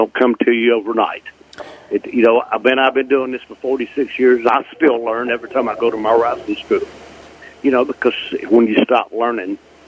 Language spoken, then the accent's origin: English; New York City, New York, United States; I guess you guys could tell I'm from New York City, this old country boy coming up here in Connecticut.